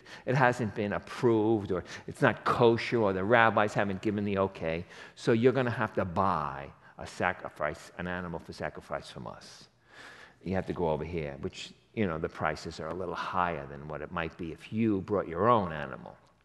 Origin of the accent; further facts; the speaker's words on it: Queens, New York, United States; I'm from Queens originally